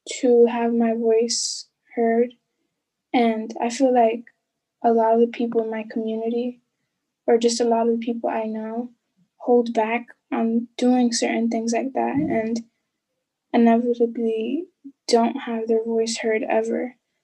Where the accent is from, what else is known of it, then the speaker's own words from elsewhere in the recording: Dominican Republic; now in United States; I'm from the Dominican Republic, where my dad is.